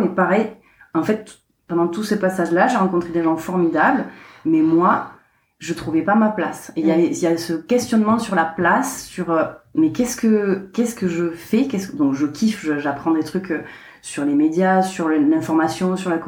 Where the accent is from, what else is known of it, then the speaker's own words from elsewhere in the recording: Carcassonne, Occitanie, France; accent: southern French; et mon petit accent, on sait bien que je viens du sud de la France, je viens de Carcassonne.